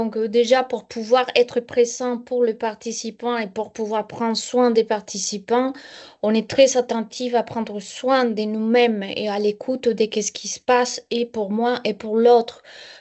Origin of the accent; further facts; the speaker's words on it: Colombia; now in France; Je viens de Colombie, je m'installe en France.